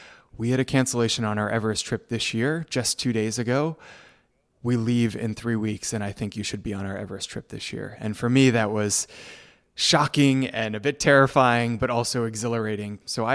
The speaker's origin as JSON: {"language": "English", "town": "Denver", "region": "Colorado", "country": "United States", "tie": "born or raised there", "said": "I grew up in Denver, Colorado, and fell in love with the mountains, climbed a lot of 14ers as a Boy Scout growing up."}